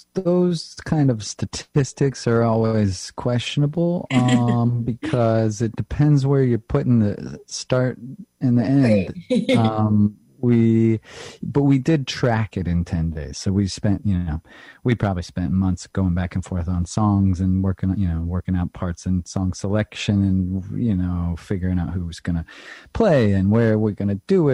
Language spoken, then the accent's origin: English; Oregon, United States; I mean, I grew up in Eastern Oregon, which has some gorgeous little mountain ranges